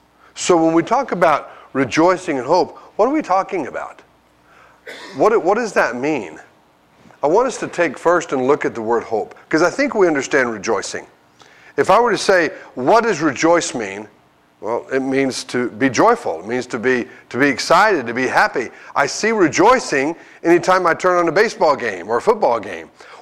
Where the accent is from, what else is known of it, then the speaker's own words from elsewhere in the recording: Dumas, Texas, United States; I was raised in Dumas, Texas, just across the border over there in the Texas Panhandle, and grew up on a farm outside of Dumas.